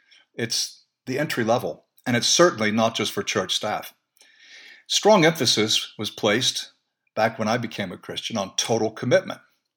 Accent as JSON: {"language": "English", "country": "United States", "said": "Well, since I'm an American, obviously I wasn't serving in the British government"}